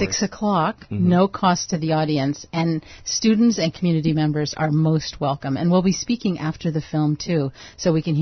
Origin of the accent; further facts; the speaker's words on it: Pennsylvania, United States; I'm from the Appalachian Mountains of Pennsylvania, a coal mining region, and I grew up in an Irish-American enclave. And one of the things about my town, which was 2,000 people